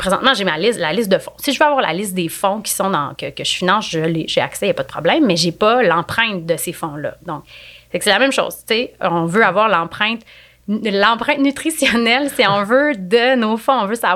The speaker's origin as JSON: {"language": "French", "region": "Quebec", "country": "Canada", "said": "Nous, en tant que Québécois, en tant que Canadiens, on fait plein de petits gestes."}